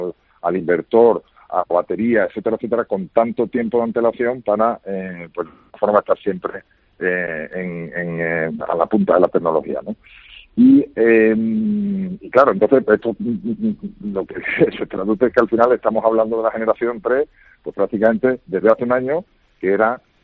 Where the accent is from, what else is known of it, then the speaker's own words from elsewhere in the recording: Seville, Andalusia, Spain; Yo soy de Sevilla, reciente.